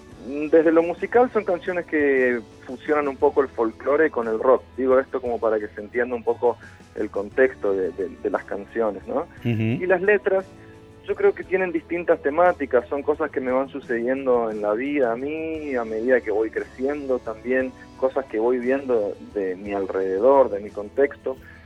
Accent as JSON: {"language": "Spanish", "town": "Resistencia", "region": "Chaco", "country": "Argentina", "tie": "born there", "said": "yo nací en Resistencia, en el Chaco, y me crucé con la música desde muy chico"}